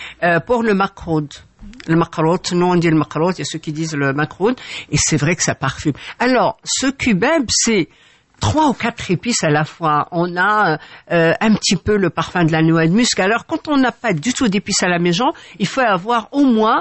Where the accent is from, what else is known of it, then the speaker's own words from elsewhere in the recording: Oujda, Oriental, Morocco; c'est Oujda, ma ville natale